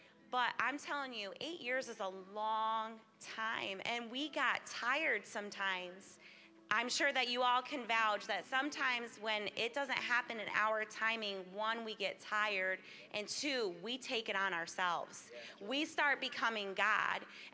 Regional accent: Wyalusing, Pennsylvania, United States; And we are from Wyalusing, Pennsylvania.

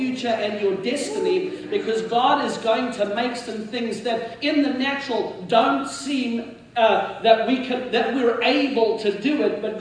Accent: South Africa; also born or lived in Mauritius; now in Florida, United States; By the way, I grew up in South Africa, of course, as you heard. And also, I grew up on a little island off in the Indian Ocean called Mauritius.

